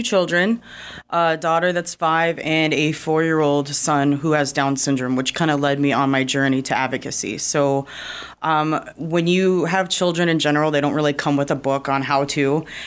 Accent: Ellendale, North Dakota, United States; also born or lived in Brown County, South Dakota; I'm from Ellendale, Dickey County, and I was formerly from Brown County, South Dakota, and those areas are very rural

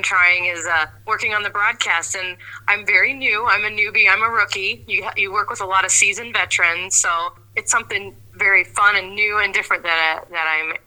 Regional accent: Fort Dodge, Iowa, United States; I grew up in Fort Dodge, so I'm a Dodger. I attended Fort Dodge Senior High School.

